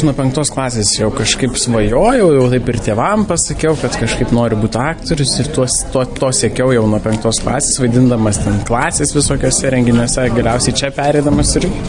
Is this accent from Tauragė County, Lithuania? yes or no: yes; Smalininkai, Tauragė County, Lithuania; aš pats esu iš Smalininkų. Mano miestelis toliau, už 10 km ir aš taip nedrąsiai atėjau, nes aš lankiau teatrą Smalininkuose, ten tokį mėgėjišką.